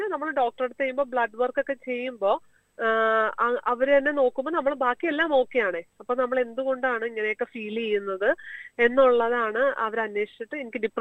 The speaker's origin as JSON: {"language": "Malayalam", "town": "Ernakulam", "region": "Kerala", "country": "India", "tie": "born or raised there", "moved": "as an adult", "said": "ഞാൻ 2007 ഞാൻ പഠിക്കാനായിട്ടാണ് വന്നത് ഇവിടെ. എന്റെ നാട് എറണാകുളത്താണ്."}